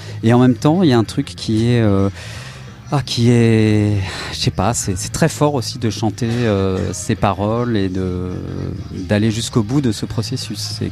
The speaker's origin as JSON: {"language": "French", "country": "France", "tie": "born there", "said": "mes parents sont des États-Unis. Donc, je suis né en France, mais mes parents sont américains. Donc, c'est mon pays aussi."}